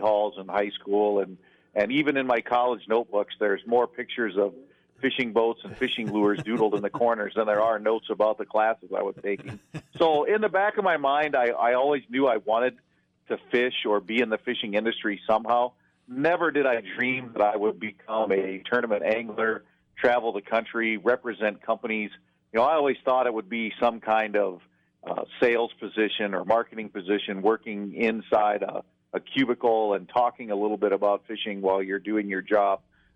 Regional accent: Ohio, United States; I think it was. I grew up in Northeast Ohio.

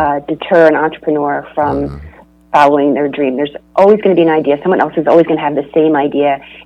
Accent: Boston, Massachusetts, United States; I'm in here from Boston for the week

